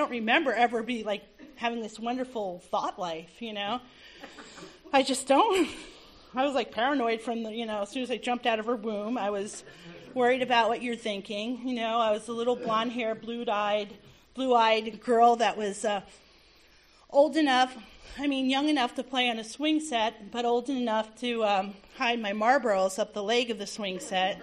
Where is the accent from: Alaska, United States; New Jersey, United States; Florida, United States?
New Jersey, United States; born there; And I was born in New Jersey. I came from a family that drank hard, and they played hard, worked hard, you know, played hard.